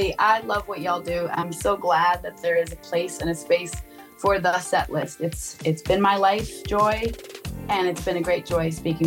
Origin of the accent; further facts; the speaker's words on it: Vermont, United States; And because I didn't, and I grew up in Vermont, it was very interesting